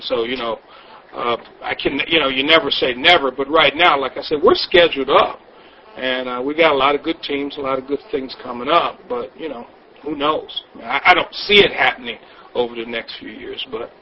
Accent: Michigan, United States; I'm from Michigan.

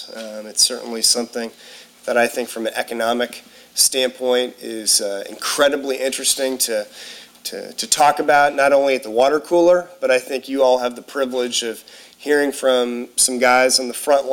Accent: St. Louis, Missouri, United States; I grew up in St. Louis, Missouri. It's a huge baseball town.

